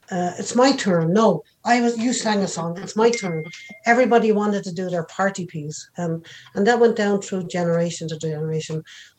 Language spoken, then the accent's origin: English; Ireland; now in United States; Growing up in Ireland, we had all these traditions, you know.